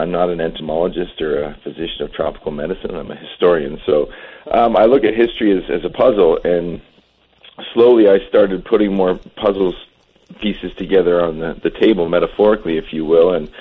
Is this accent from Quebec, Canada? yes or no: no; Sarnia, Ontario, Canada; moved away as an adult; also born or lived in Hamilton; now in Grand Junction, United States; I am Canadian. I was born in Hamilton and grew up in Sarnia, Ontario. I moved to Colorado. My wife is born and raised here in Grand Junction, so I moved here to be with her 8 years ago.